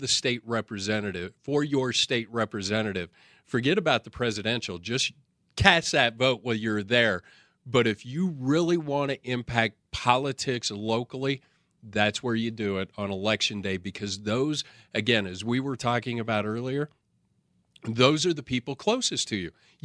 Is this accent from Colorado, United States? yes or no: yes; Colorado, United States; Born and raised in Colorado.